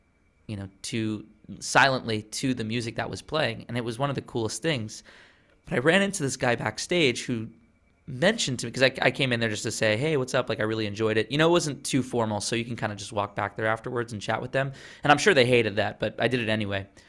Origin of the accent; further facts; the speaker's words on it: Long Island, New York, United States; I'm from Long Island, New York, which is why I talk so fast.